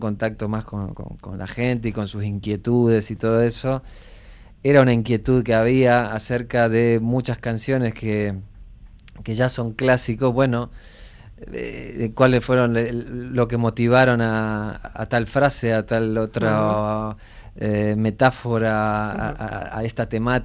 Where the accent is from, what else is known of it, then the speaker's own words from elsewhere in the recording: Argentina; lo que era la movida del rock nacional en mi país